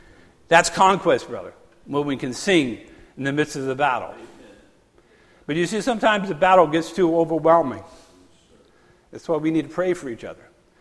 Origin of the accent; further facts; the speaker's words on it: Ohio, United States; I'm a marked man. I'm from Ohio too.